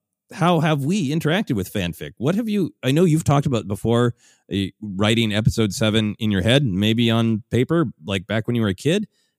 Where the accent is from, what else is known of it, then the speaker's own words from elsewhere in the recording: Minneapolis, Minnesota, United States; the convention that I've long performed at in my hometown of Minneapolis.